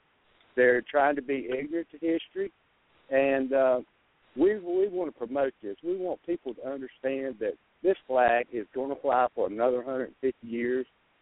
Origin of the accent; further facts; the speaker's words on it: North Carolina, United States; and you know me, I'm from North Carolina myself. I'm not far up the road.